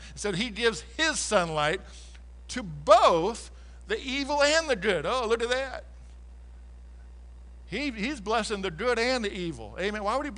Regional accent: Nebraska, United States; I'm from Nebraska, so farming was a big deal there.

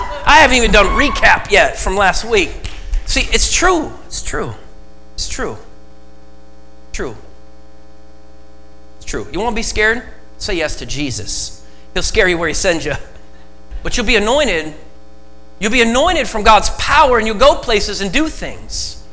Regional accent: Oregon, United States; I was born and raised in Oregon, so we use this word, super stoked to preach.

